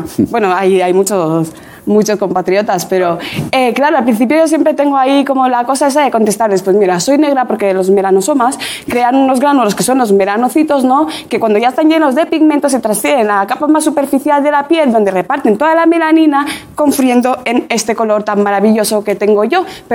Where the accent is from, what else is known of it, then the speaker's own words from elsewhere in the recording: Equatorial Guinea; born there; Y bueno, yo nací en Guinea Ecuatorial, ya lo sabrás